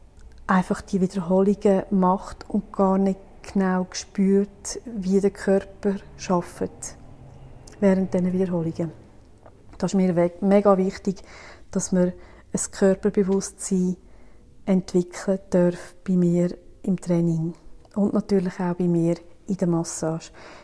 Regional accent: Villmergen, Aargau, Switzerland; Und ich komme aus Villmergen, Kanton Aargau.

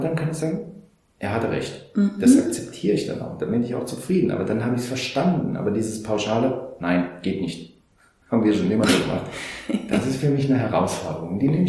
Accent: Saarland, Germany; hier bei uns im Saarland gibt es sehr viel Hütten- und Bergbauindustrie

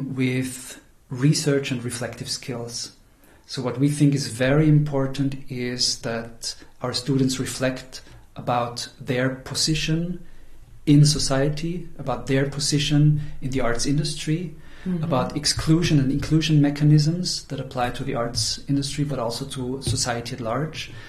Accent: Austria; I'm from Austria, so the right-wing party won the last election.

